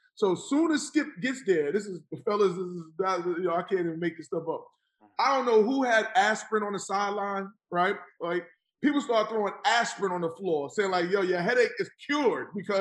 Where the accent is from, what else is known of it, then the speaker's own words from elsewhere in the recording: Queens, New York, United States; but I grew up in Jamaica, Queens.